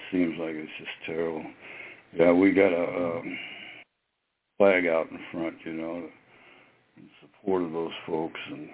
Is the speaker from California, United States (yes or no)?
yes; Watsonville, California, United States; You know, I'm from Santa Cruz, Watsonville.